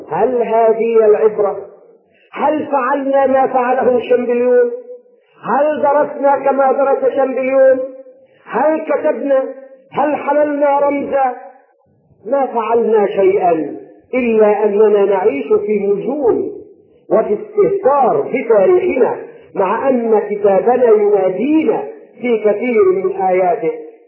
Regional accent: Egypt; وها نحن أبناء مصر

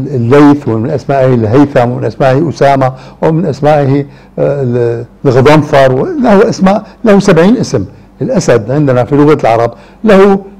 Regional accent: Damascus, Damascus Governorate, Syria; عندنا في دمشق كان في علماء كبار في اللغة العربية وهم أطباء كبار

